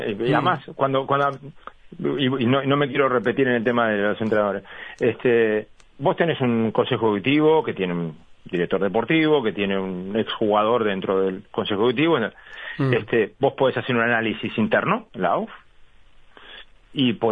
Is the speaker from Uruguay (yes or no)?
yes; Uruguay; porque somos uruguayos y sabemos la responsabilidad